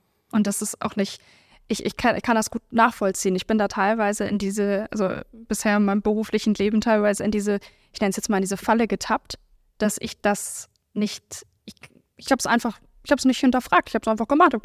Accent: Hamburg, Germany; Weil ich komme aus Hamburg und ich bin in Billstedt und Mümmelmannsberg groß geworden.

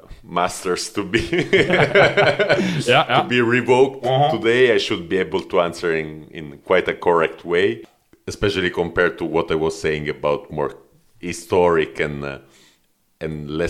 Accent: Milan, Lombardy, Italy; English is a second language; also born or lived in southern Italy; As a southern Italian, I cannot avoid to say, I'm not interested in the subject anymore. I grew up in Milano and I love northern Italians.

